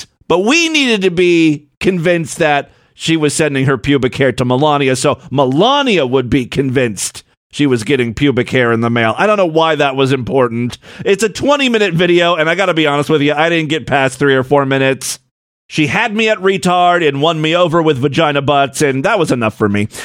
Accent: Ohio, United States; we got one from my home state, the Florida of the North, Ohio.

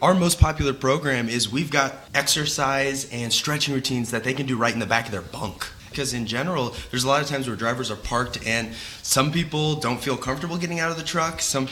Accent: St. Louis, Missouri, United States; I'm from St. Louis, and I was working in a PT clinic down there

